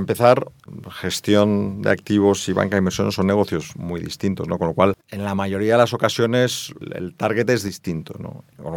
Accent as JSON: {"language": "Spanish", "country": "Spain", "said": "porque soy español no podemos hacer una serie de cosas"}